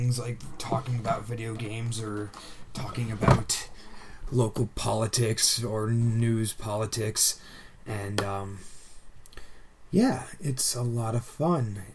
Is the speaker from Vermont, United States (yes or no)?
yes; Burlington, Vermont, United States; now in West Rutland, United States; I was born and raised here in Burlington, Vermont. I currently live in central Vermont, southern central. I live in a small town called West Rutland